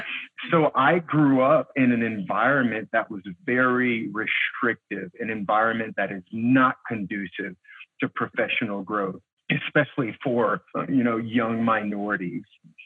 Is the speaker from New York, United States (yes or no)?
no; East St. Louis, Illinois, United States; I grew up in East St. Louis, Illinois. It's not the nicest place in the world to grow up, but it's my home. I love it.